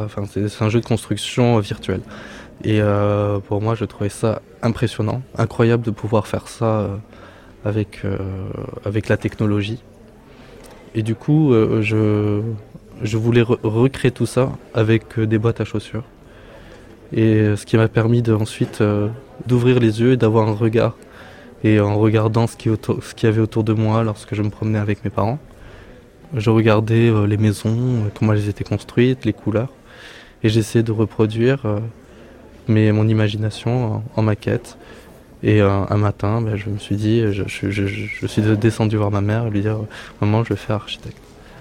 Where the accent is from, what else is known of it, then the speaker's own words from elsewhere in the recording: Bordeaux, Nouvelle-Aquitaine, France; Vu que je suis de Bordeaux, quand je passais devant l'école, je rêvais